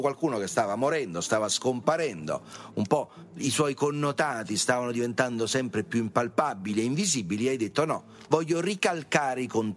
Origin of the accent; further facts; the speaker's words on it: Rome, Lazio, Italy; da romano a romano